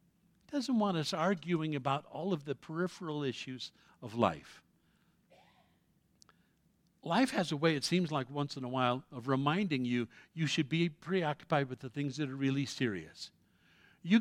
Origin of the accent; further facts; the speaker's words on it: United States; I'm American, I have to.